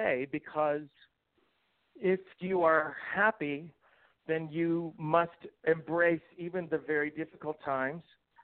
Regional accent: Bible Belt, United States; there's childhood stuff growing up in the Bible Belt.

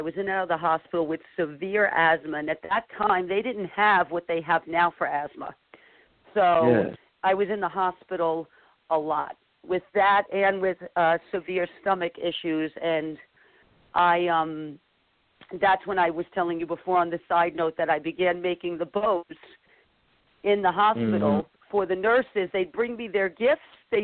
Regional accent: Bronx, New York, United States; also born or lived in New Rochelle; now in Fishkill, United States; And so I growing up, I actually originally from the Bronx, New York. I'm from the Bronx. And then we moved to New Rochelle, and we finally ended up in Fishkill, New York

